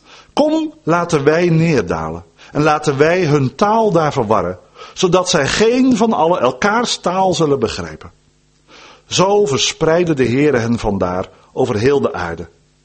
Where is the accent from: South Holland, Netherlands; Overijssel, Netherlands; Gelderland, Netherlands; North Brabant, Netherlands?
South Holland, Netherlands; Dordrecht; now in Drenthe, Netherlands; Nou ben ik opgegroeid in Dordrecht, prachtige plek, plaats van de reformatie. En sinds 2 jaar wonen wij in Drenthe.